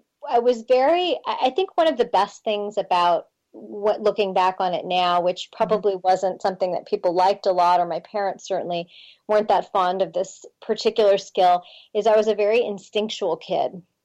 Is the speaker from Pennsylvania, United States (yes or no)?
yes; Pittsburgh, Pennsylvania, United States; I grew up in Pittsburgh, in Pennsylvania.